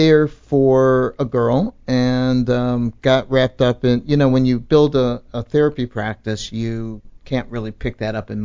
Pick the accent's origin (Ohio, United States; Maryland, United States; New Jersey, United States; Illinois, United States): Illinois, United States; Chicago; I'm originally from Chicago.